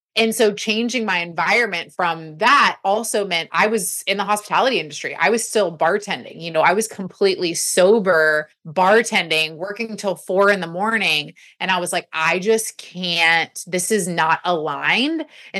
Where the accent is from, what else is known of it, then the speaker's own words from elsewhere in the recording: Texas, United States; But it was only because I'm from Texas and people were watching my journey and they're like, tell me how to do what you do.